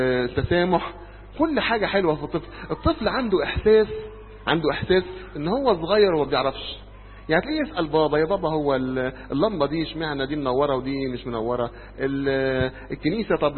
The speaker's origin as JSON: {"language": "Arabic", "country": "Egypt", "said": "ده في مشكلة عندنا في مصر لما واحد يكون مش عارف شارع ويسأل"}